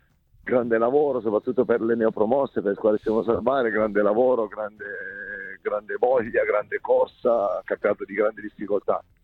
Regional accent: Pescara, Abruzzo, Italy; born there; perché sono nato a Pescara

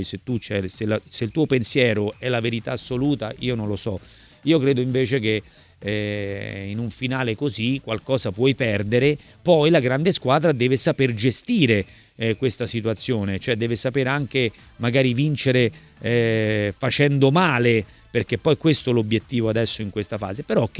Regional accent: Naples, Campania, Italy; da napoletano

